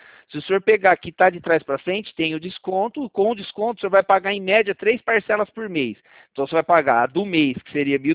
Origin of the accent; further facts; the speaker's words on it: São Paulo, Brazil; eu sou de São Paulo, eu sou da Central do Santander.